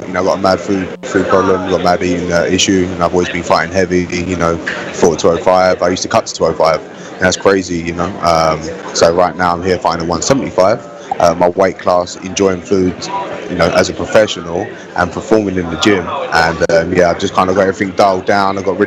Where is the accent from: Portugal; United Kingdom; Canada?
United Kingdom; London; now in Coconut Creek, United States; I actually live in Coconut Creek, but I'm originally from Southeast London. But I've been over here for like 7 years now.